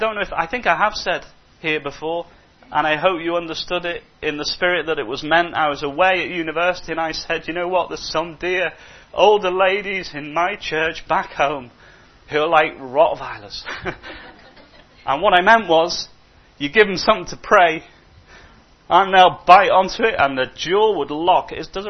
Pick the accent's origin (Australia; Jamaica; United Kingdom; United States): United Kingdom; Sometimes we're very British.